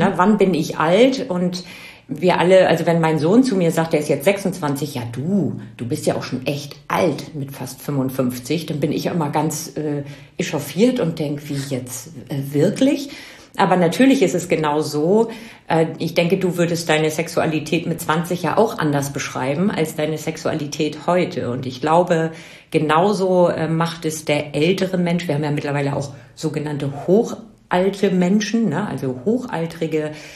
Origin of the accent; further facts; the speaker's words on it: Northern Germany, Germany; Also ich komme aus dem Norden, ganz evangelisch